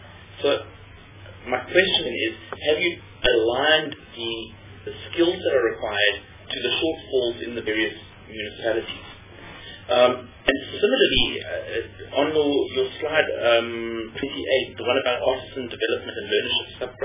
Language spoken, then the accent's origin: English; East London, Eastern Cape, South Africa; I come from East London, Buffalo City.